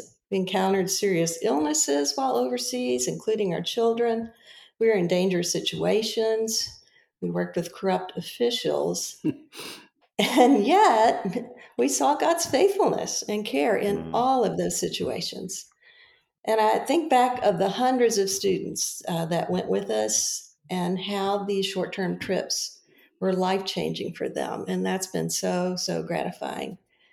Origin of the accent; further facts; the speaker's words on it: Louisville, Kentucky, United States; I grew up in Louisville, Kentucky. I came to Christ at 16 through a youth group.